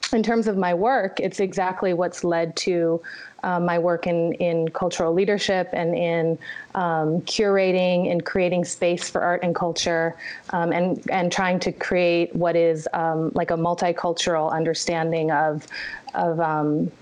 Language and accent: English; Egypt; also born or lived in Thailand / Saudi Arabia; I grew up in Egypt. I was actually born in Thailand. I identify as Thai American, being that my mother's Thai and my dad is American. Growing up in Egypt allowed me another cultural context.